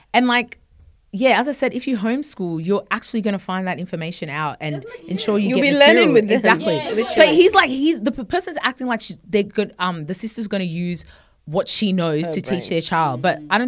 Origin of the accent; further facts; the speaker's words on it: Australia; because I'm definitely thinking of this as an Aussie, so I have no idea.